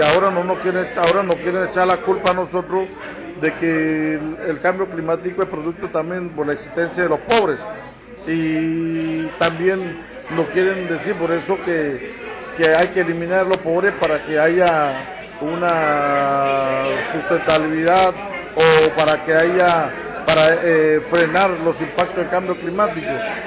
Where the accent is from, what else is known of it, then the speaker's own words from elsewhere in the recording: Panama; soy cuna de Panamá, o indígena cuna de Panamá.